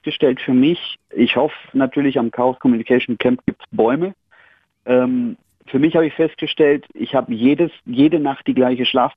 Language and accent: German; Germany; Und ich komme aus der Main-Gegend und wohne am Berg.